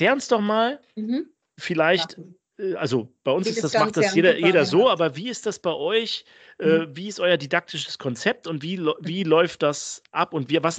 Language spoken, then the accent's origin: German; Germany; also bei uns in Deutschland ist das so, ne?